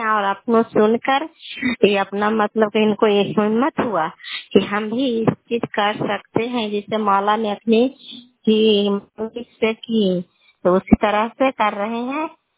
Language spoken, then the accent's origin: Hindi; Nalanda, Bihar, India; घर कल्याणपुर वाली बेलसी पंचायत प्रखंड चंडी जिला ललंदा का निवासी हूँ।